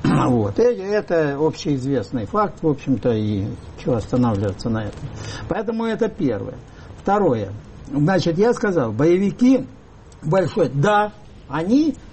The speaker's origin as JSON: {"language": "Russian", "town": "Dnipro", "region": "Dnipropetrovsk Oblast", "country": "Ukraine", "said": "Я сам из Днепропетровска был на выборах"}